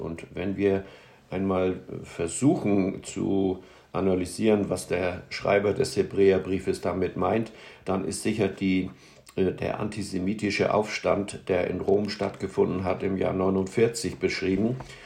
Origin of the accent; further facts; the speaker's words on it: Hamburg, Germany; Aber als Hamburger kennt man